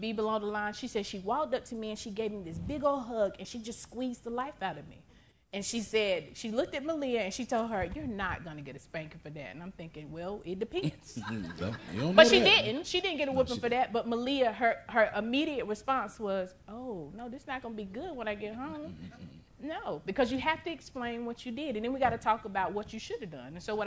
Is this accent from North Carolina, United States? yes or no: yes; Garner, North Carolina, United States; I'm not from here. I'm 3 hours away. I'm from Garner. It's right outside of Raleigh.